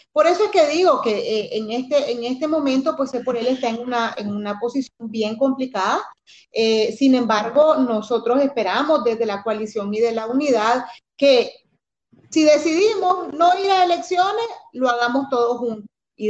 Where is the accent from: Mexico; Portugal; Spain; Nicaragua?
Nicaragua